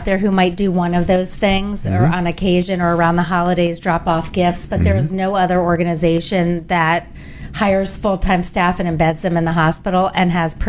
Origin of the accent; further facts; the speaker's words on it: Washington, District of Columbia, United States; born there; I was born in Washington, D.C.